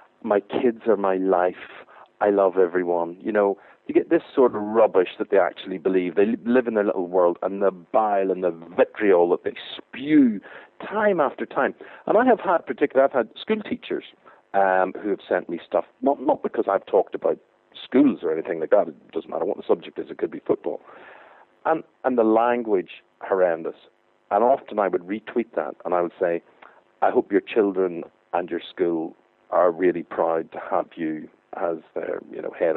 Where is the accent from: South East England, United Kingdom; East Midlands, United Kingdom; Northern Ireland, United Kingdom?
Northern Ireland, United Kingdom; Belfast; now in London, United Kingdom; geographically, I'm Northern Irish, I'm from Belfast, I support Manchester United, and I live in the London area.